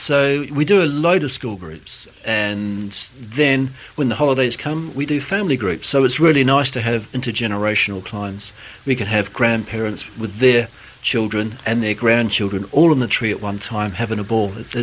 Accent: New Zealand; also born or lived in Australia; I worked in New Zealand and Australia for quite a few years. I'm from New Zealand originally. That's where I did my qualifications.

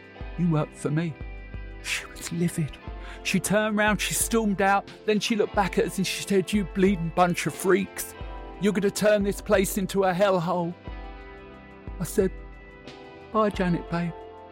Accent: Canvey Island, East of England, United Kingdom; Growing up in Canvey in the 70s was ever so boring.

